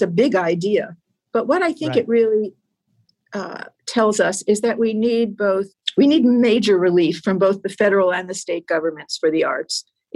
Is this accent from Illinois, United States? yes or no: no; New Jersey, United States; I grew up in New Jersey and my parents loved musical theater.